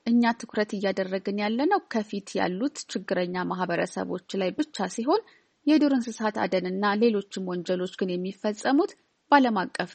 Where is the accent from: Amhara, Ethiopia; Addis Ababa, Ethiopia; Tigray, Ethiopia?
Addis Ababa, Ethiopia; ያደግኩት አዲስ አበባ ውስጥ ነው፣ ግን ገና በልጅነቴ በሀገሬ መዞር በመቻሌ ትልቅ እድል ነበረኝ።